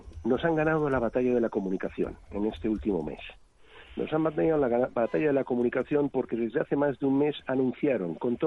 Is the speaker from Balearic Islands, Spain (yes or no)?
yes; Balearic Islands, Spain; now in Madrid, Spain; Soy mallorquín, también soy de mar y sé lo que merece la pena estar al lado del mar. Lo echo mucho de menos en Madrid, que es donde vivo.